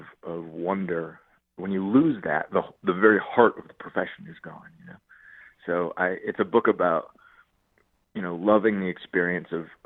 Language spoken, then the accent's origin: English; Ames, Iowa, United States; when I grew up in Ames, there were no other magicians in town.